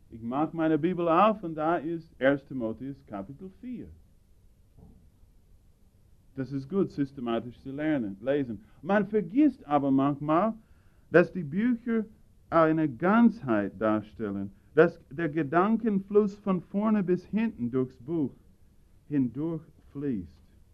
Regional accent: United States; accent: American; German is a second language; wie ich die deutsche Sprache mit meinem amerikanischen Akzent schlachte

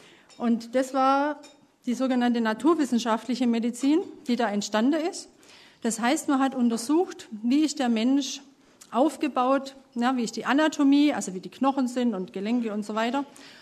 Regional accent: Esslingen, Baden-Württemberg, Germany; Wir kommen aus Esslingen.

